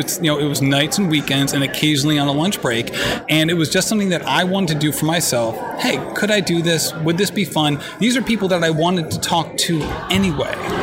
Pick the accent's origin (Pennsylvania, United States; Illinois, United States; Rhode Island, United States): Rhode Island, United States; So I'm from Rhode Island.